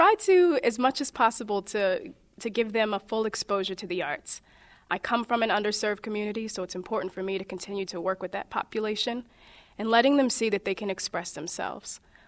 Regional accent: Baltimore, Maryland, United States; I grew up in Baltimore in all public schools, all African-American population.

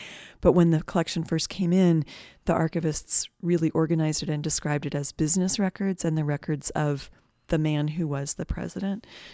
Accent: Colorado, United States; also born or lived in Greeley / Lakewood; I'm from Colorado. So we kind of lived all over the Front Range, lived for a while in Greeley, for a while in Lakewood.

